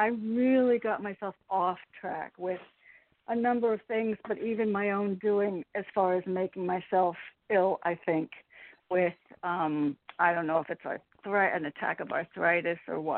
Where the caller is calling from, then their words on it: Connecticut, United States; from Connecticut